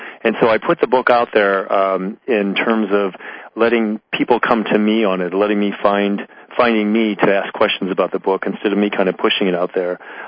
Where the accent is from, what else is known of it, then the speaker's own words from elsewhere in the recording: Midwest, United States; came from a very strong value system growing up in the Midwest